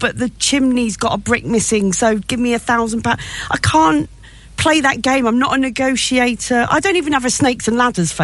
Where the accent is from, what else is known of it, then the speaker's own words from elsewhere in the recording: United Kingdom; I wish I could see it more like you. I'm too British about it.